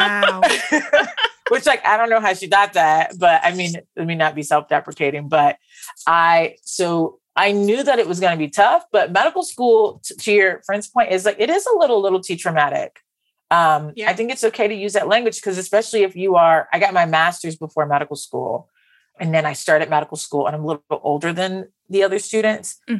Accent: West Palm Beach, Florida, United States; And I'm from West Palm Beach, Florida.

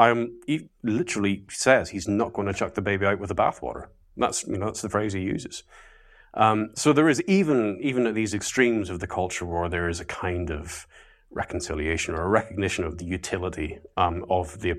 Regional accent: Ballymena, Northern Ireland, United Kingdom; Whenever I was growing up in Ballymena in the 1990s

